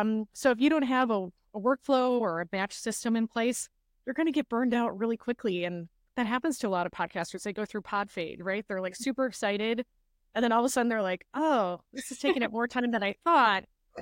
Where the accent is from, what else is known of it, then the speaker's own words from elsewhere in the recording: Midwest, United States; accent: Midwest; I really embrace my Midwest accent that comes out from time to time, and like funny things we say in the Midwest